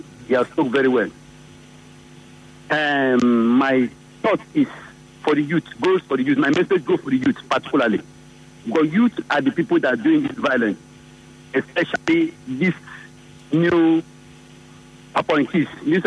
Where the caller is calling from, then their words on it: Nkoro, Rivers, Nigeria; calling from Nkoro.